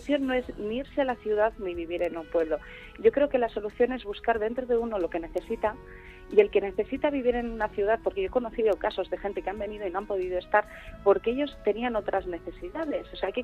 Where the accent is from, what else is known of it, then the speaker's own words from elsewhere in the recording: Valle de Trápaga, Basque Country, Spain; now in Lubia, Spain; Yo soy de Valle de Trápaga y estoy aquí en Lubia